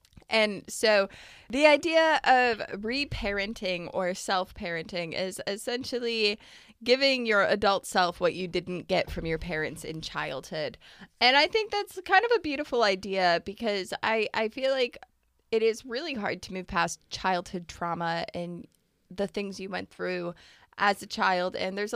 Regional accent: United States; Well, number one, as an American, I love the accent.

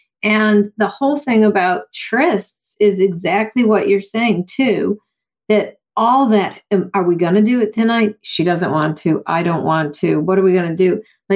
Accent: Buffalo, New York, United States; I grew up in Buffalo, New York with the snow. And I use the metaphor of like when I would go to high school, I had to scrape the ice.

